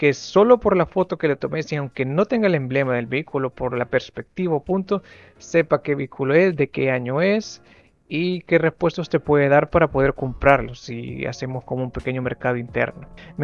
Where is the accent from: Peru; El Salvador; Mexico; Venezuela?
El Salvador; now in Lodi, Italy; soy salvadoreño, tengo 25 años, vivo en Italia, Lodi, he estudiado una licenciatura en diseño industrial y de productos.